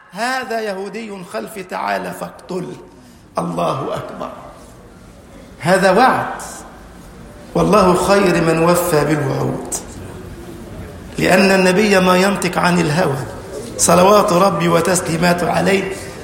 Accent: Egypt; اللهم اجعل بلدنا مصر أمنا أمانا

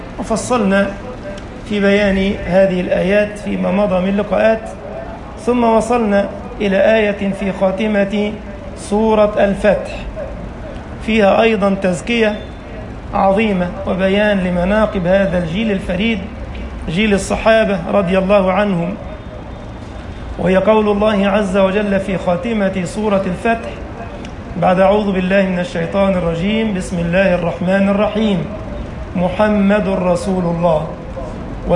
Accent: Egypt

